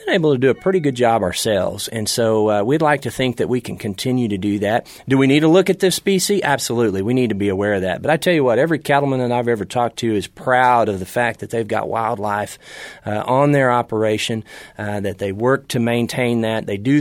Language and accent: English; Rush Springs, Oklahoma, United States; the horny toad, I used to call it, growing up in Rush Springs.